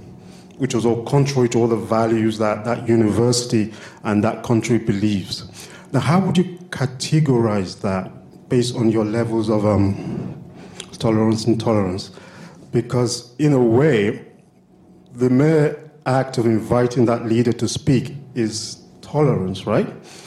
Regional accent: Canada; I am from Canada, alumnus of the University of London.

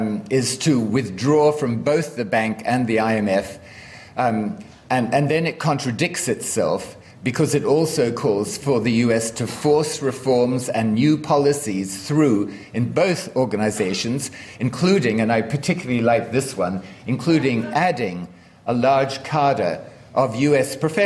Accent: New Zealand; I'm actually from New Zealand.

